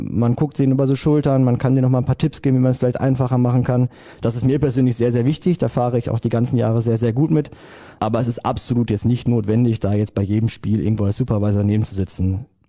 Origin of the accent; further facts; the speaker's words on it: Hamm, North Rhine-Westphalia, Germany; ich komme aus Hamm, wenn ich jetzt gucke, um meine Vereine zu erreichen